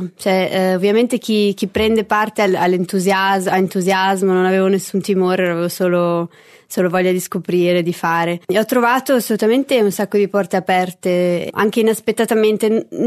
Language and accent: Italian; Milan, Lombardy, Italy; now in Berlin, Germany; è nata e cresciuta a Milano e 5 anni fa si è trasferita a Berlino